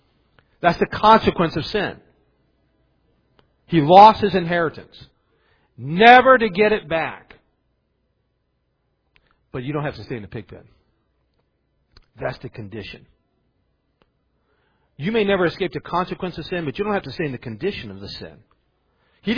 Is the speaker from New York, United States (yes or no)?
no; Maidsville, West Virginia, United States; I grew up, the way I grew up in Maidsville, the armpit of the world there, where I grew up in Maidsville